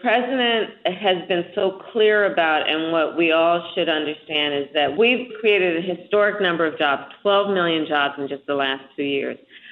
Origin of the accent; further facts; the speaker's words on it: California, United States; So everything from hurricanes to floods, my home state of California, droughts, and also floods, right?